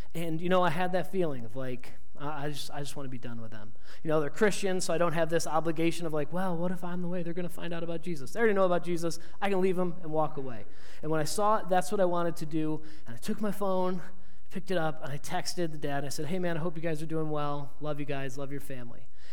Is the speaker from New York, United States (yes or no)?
no; Maine, United States; I'm from Maine. I live with my grandparents in the summer, and we would watch the Red Sox every night.